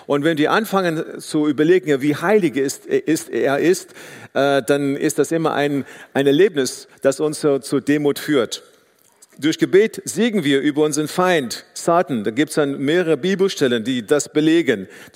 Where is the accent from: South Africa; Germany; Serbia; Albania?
South Africa; So, ich bin in Südafrika aufgewachsen